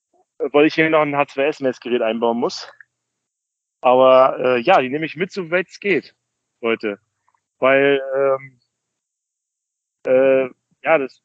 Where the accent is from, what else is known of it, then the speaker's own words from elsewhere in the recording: Rostock, Mecklenburg-Vorpommern, Germany; das war in meiner Heimatstadt Rostock.